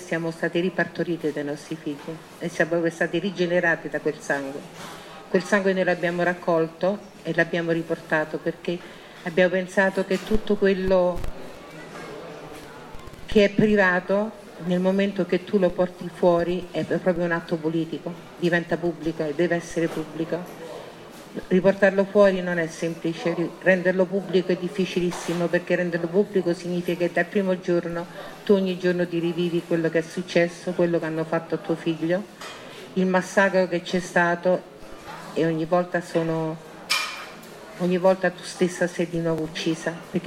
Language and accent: Italian; Lazio, Italy; Io sono nata a Piazza Tuscolo, quindi vengo da un quartiere ultra nero